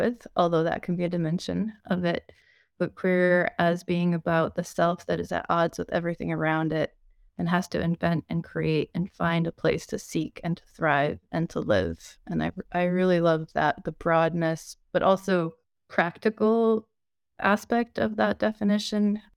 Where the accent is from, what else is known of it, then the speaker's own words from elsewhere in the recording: Romania; also born or lived in United States; now in France; So I'm currently based in France, in the eastern part of France on the border of Germany. But I was born in Romania and I grew up there and also in the United States.